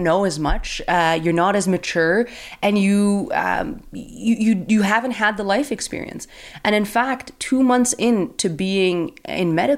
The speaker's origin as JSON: {"language": "English", "region": "Quebec", "country": "Canada", "said": "I'm from Canada, and there's this way to get into med school when you're younger."}